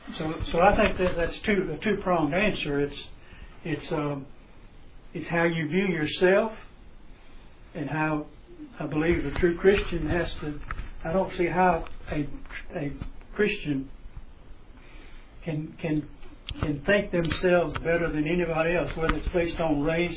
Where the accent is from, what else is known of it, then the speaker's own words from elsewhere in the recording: Deep South, United States; I grew up, as I mentioned before, I grew up in the Deep South. I was taught racism.